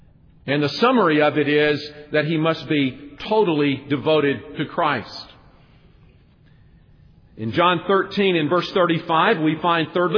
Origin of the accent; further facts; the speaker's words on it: Alabama, United States; And I was from Alabama and he was from New York.